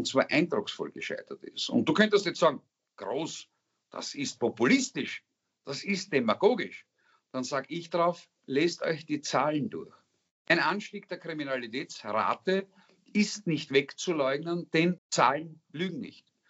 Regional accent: Styria, Austria; in meinem Heimatbundesland Steiermark

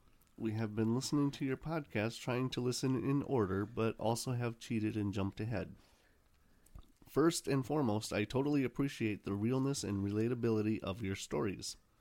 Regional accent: Lake Geneva, Wisconsin, United States; Now, I am originally from Lake Geneva, right on the Wisconsin and Illinois border, so I enjoy and miss the foods of Chicago

